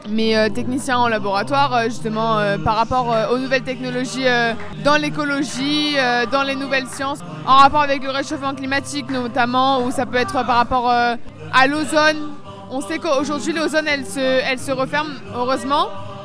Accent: Clermont-Ferrand, Auvergne-Rhône-Alpes, France; Non, pas du tout, je suis de Clermont-Ferrand

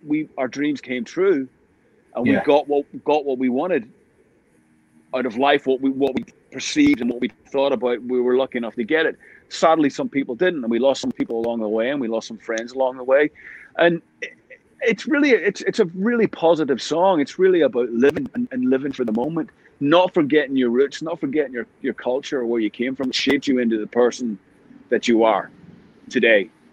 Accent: Belfast, Northern Ireland, United Kingdom; him and I both growing up in Belfast when we were kids in the 70s and 80s

